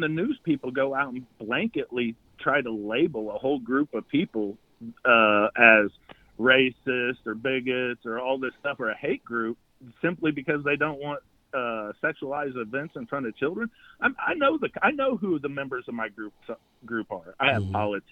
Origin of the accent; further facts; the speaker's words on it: Indiana, United States; Like, yeah, I'm from Boone County, but I don't want to steal these people's resources.